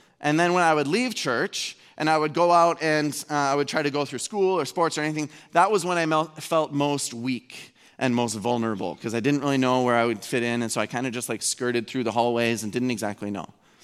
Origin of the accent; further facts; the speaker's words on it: Fargo, North Dakota, United States; We went to a really great church in my hometown of Fargo, North Dakota.